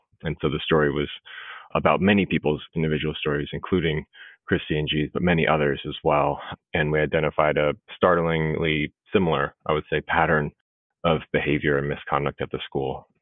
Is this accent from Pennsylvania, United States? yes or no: no; Rosemead, California, United States; Like our other guests today on the podcast, I am from Rosemead, California, and an alumni of Rosemead High School